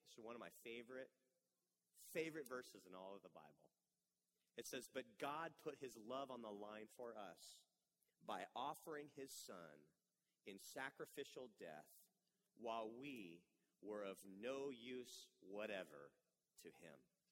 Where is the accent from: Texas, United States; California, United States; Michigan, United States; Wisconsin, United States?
California, United States; Vallejo; born there; I was born in Vallejo, California. If I had to pick, I'd have chose a different city.